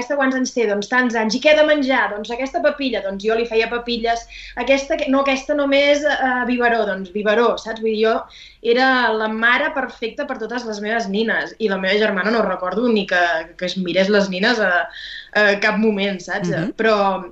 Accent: Barcelona, Catalonia, Spain; Barri de Gràcia. El barri de Gràcia és el meu barri

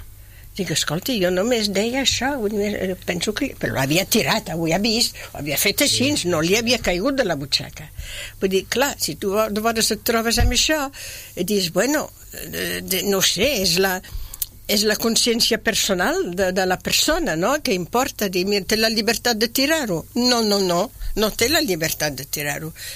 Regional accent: Belgium; Jo me'n vaig a Bèlgica, al meu poble, amb les vaques

